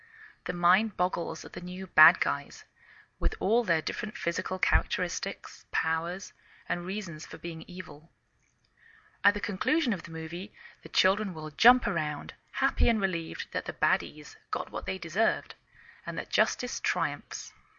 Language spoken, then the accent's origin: English; England, United Kingdom; now in United States